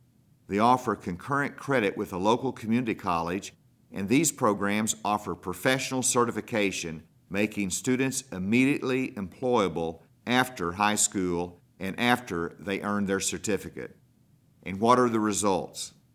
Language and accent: English; Gravette, Arkansas, United States; Growing up in Gravette shaped my life many years ago